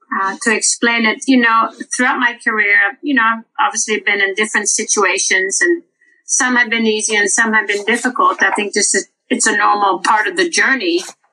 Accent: Orlando, Florida, United States; the tournament was in my hometown, Orlando, and I really didn't want to miss it.

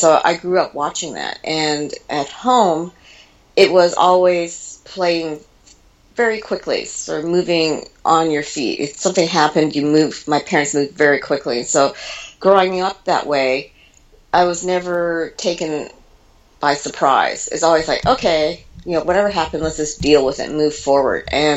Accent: Toronto, Ontario, Canada; I'm Canadian, Chinese Canadian, and so I grew up in Toronto.

